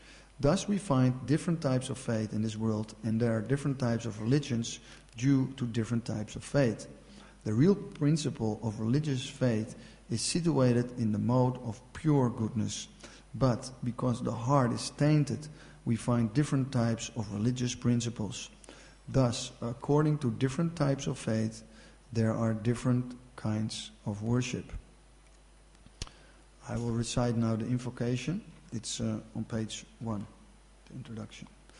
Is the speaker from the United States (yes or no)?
no; Amsterdam, North Holland, Netherlands; I'm from Amsterdam, so many people, they are a fan of this football club, Ajax